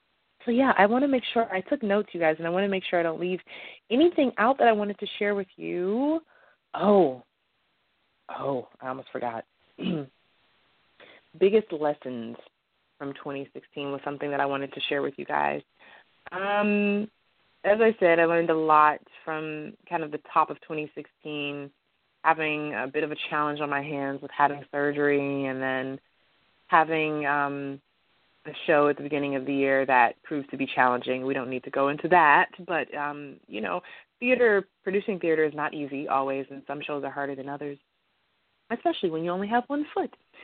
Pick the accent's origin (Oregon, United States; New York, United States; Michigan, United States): Michigan, United States; Detroit; This is home for us. For me, I'm from Detroit. 7 Mile in Greenfield. This is home.